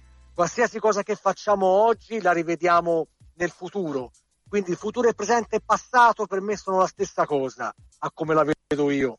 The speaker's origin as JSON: {"language": "Italian", "town": "Prato", "region": "Tuscany", "country": "Italy", "said": "me lo sono stampato regolarmente da un mio amico che ha una tipografia qui a Prato, che io sono di Prato."}